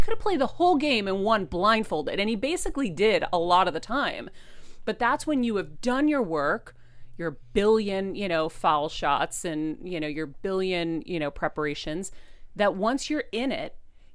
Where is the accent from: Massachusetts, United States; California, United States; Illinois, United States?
Massachusetts, United States; Boston; I found out that she was a reporter in Boston. And so, of course, I'm from Boston.